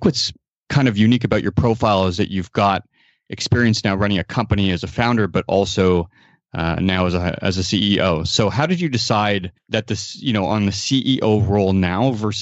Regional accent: Toronto, Ontario, Canada; We're both originally from Toronto.

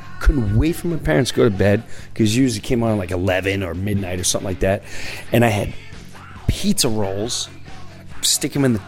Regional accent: Long Island, New York, United States; because I grew up in Long Island, and my parents were really blue collar.

